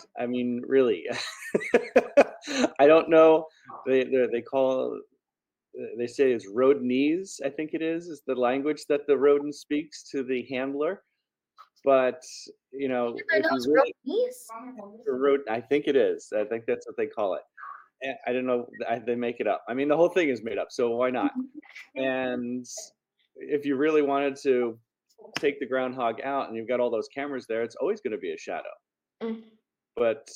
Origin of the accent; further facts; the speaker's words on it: East Coast, United States; And I grew up on the East Coast, so there was the Atlantic Ocean there.